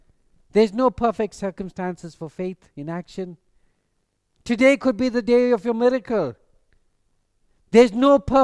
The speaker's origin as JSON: {"language": "English", "country": "South Africa", "moved": "yes", "said": "when we came from South Africa, the church that we come from, we should have a prayer meeting, start half past 10 in the night, and it's finished 5 o'clock in the morning."}